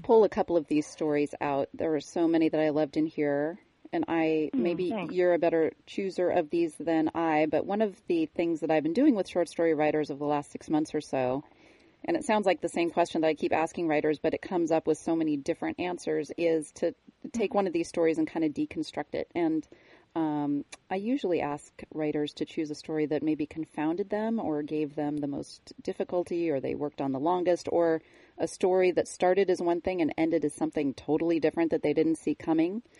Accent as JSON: {"language": "English", "town": "Sun Valley", "region": "Idaho", "country": "United States", "tie": "born there", "said": "And it's funny, I was born in Sun Valley."}